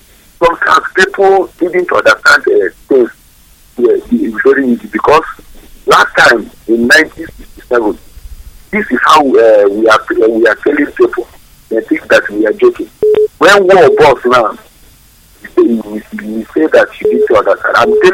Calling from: Ogoni, Rivers, Nigeria; I'm calling from Ogoni.

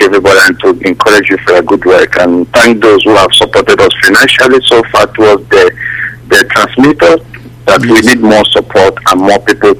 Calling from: Sydney, New South Wales, Australia; I'm coming from Australia, Sydney.

